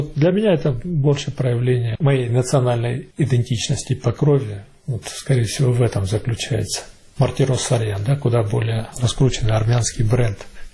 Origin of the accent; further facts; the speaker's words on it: Russia; Я вырос в России, воспитывался на российской культуре, одновременно с этим являясь армянином по национальности, зная и армянскую культуру. А в волю случая попав учиться на Украину, здесь приобщался и к украинской